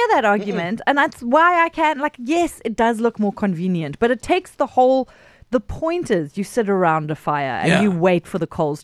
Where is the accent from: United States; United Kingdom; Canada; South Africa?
South Africa; But as a South African